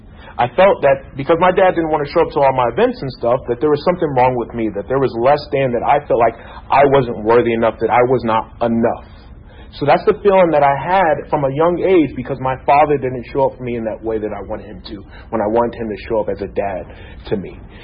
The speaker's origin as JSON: {"language": "English", "town": "Lawrenceville", "region": "Georgia", "country": "United States", "tie": "born or raised there", "said": "So I grew up in Lawrenceville, Georgia, you know, Gwinnett County."}